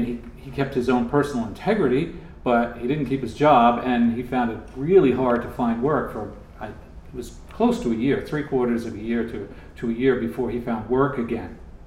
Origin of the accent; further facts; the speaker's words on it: New York, United States; Now, I'm from Long Island. I'm from a large family of 10 children.